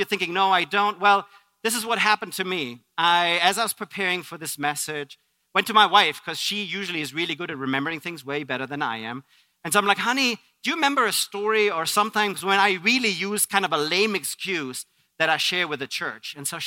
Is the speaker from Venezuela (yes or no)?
no; Germany; English is a second language; now in United States; I'm born and raised in Germany. But I have also, at this point, actually lived longer in the United States than I've ever lived in Germany. And I became an American citizen actually last year.